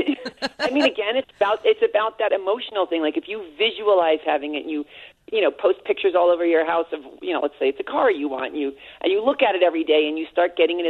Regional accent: New York, United States; Well, I'm from New York, and we're really snarky out there, you know?

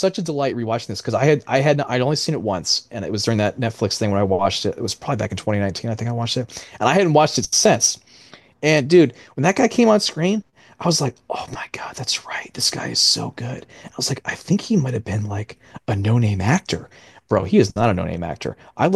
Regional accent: Vermont, United States; I'm from Vermont. I grew up

